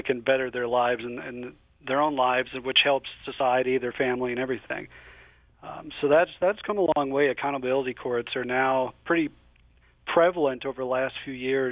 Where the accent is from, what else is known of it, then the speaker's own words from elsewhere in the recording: South Dakota, United States; I grew up in South Dakota.